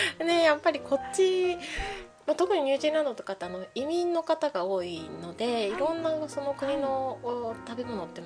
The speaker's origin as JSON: {"language": "Japanese", "region": "Kumamoto", "country": "Japan", "lives_now": "New Zealand", "said": "ちょっと私は熊本の出身なんですけれども、海があって山があってっていうのを考えると、わりかし似たようなところ で、あの生活はできてるんですね、うん、ニュージーランドでも"}